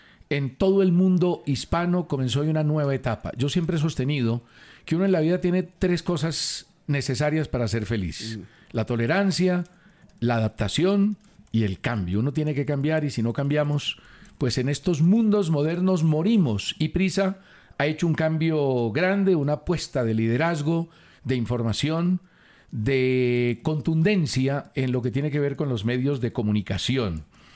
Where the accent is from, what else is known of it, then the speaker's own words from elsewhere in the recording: Manizales, Caldas, Colombia; Estuve en Manizales, en mi tierra. Tierra prodigiosa, tierra maravillosa.